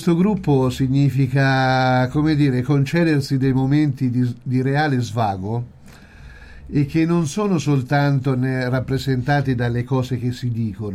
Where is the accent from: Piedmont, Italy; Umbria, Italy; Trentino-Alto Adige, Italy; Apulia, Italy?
Umbria, Italy; Castel del Piano; io sono di Castel del Piano, ovviamente faccio parte anche di quel gruppo.